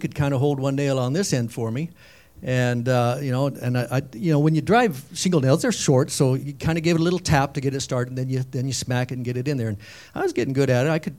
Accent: Casper, Wyoming, United States; also born or lived in Alliance, Nebraska; I grew up in Casper, Wyoming, but during high school, we moved, during my high school years, we moved to Alliance, Nebraska, and I graduated from Alliance

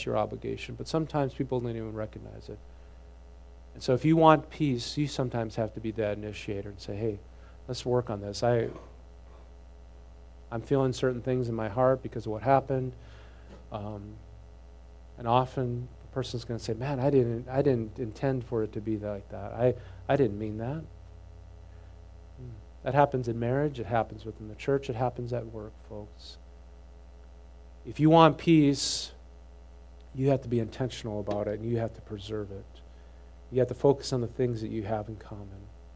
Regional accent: the North, United States; Okay, I grew up in the North. Well, you know, I didn't witness any of that.

